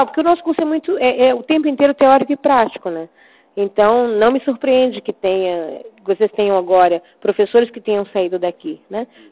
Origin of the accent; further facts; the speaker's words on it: São Paulo, Brazil; Eu que vim de São Paulo, sei o que é a USP, estudei lá.